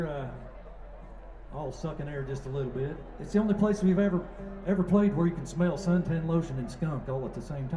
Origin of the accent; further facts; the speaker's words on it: Great Smoky Mountains, United States; We come from the Great Smoky Mountains, but there's a bit of an elevation change.